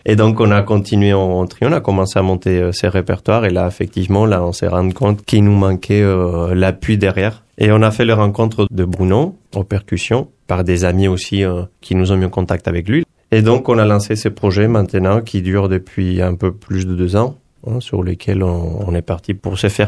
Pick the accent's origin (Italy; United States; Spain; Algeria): Spain; San Sebastián, Basque Country; moved away as an adult; now in France; Moi, je suis basque espagnol, donc de Saint-Sébastien. Et donc, c'est après que je suis venu travailler en France.